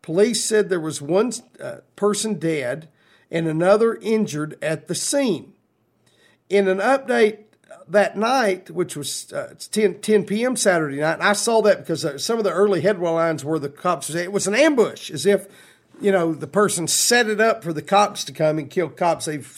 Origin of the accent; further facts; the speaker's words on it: Texas, United States; We grew up saying Sabine in West Texas, but people in East Texas told me it's the Sabine years and years ago.